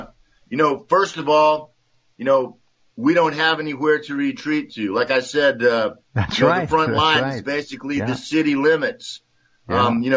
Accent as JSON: {"language": "English", "region": "Texas", "country": "United States", "tie": "born or raised there", "said": "growing up in Texas in the South, you know, they have these mega churches"}